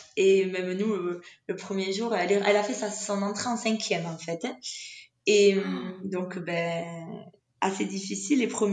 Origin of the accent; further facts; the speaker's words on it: France; accent: French; Ça fait maintenant 7 ans qu'on vit là et je les comprends, ils me comprennent. Alors, c'est vrai que j'ai pas un accent formidable en espagnol. Je garde mon accent bien français.